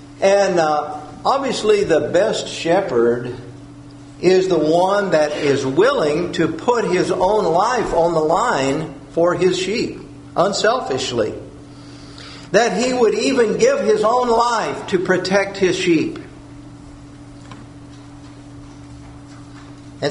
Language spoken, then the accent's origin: English; California, United States; Growing up in California, sometimes we would see the shepherds taking care of the sheep, usually the Basque shepherds.